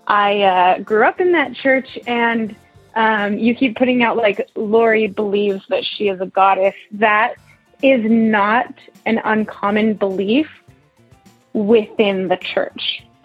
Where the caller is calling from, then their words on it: Utah, United States; I'm calling from Utah.